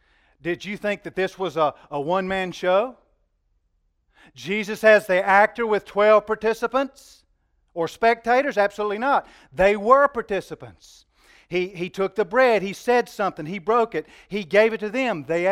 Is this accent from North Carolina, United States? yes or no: yes; New Bern, North Carolina, United States; Where do you come from? Newbern, North Carolina.